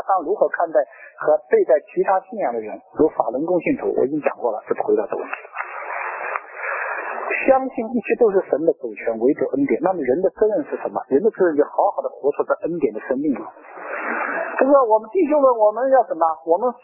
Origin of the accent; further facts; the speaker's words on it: China; 我们中国人不能轻易得自由